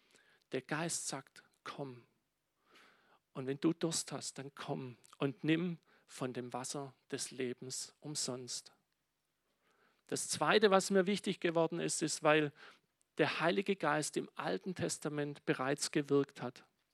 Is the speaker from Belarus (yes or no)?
no; Germany; Bei uns in Deutschland, in manchen Gemeinden und auch in manchen Gläubigen.